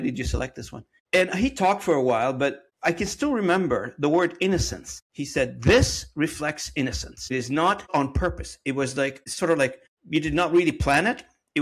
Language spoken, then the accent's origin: English; Beirut, Beirut Governorate, Lebanon; I grew up in Beirut during the Civil War back in the days, in the 70s and the 80s.